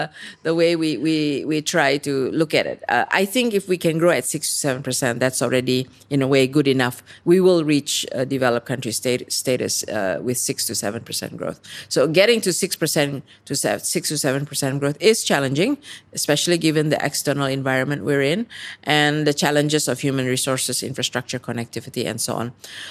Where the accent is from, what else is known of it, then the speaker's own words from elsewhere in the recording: Canberra, Australian Capital Territory, Australia; English is a second language; I'm a Australian primary school, high school, university alumni.